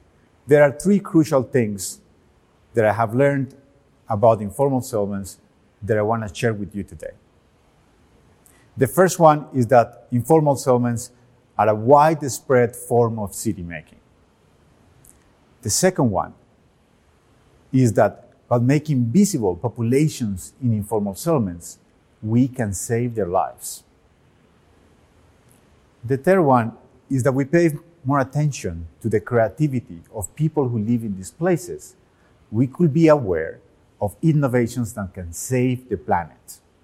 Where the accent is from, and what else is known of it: Medellin, Antioquia, Colombia; born or raised there